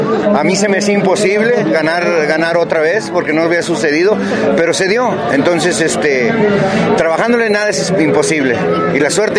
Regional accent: Mexico; Vamos poco a poco como nación, como mexicanos, vamos poco a poco progresando.

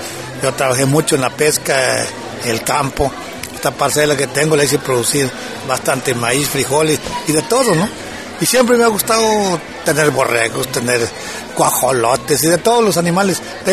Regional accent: Tuxpan, Mexico; yo me regreso a mi tierra a trabajar, y me vine para acá, y aquí estamos, ¿no? Trabajando. Sabemos, ¿verdad?, que francamente a esta región de Tuxpan es una región gallera

